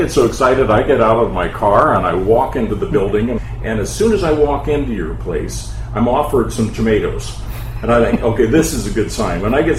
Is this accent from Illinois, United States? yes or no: yes; Illinois, United States; I grew up in the Midwest, too. I grew up on a farm in Illinois.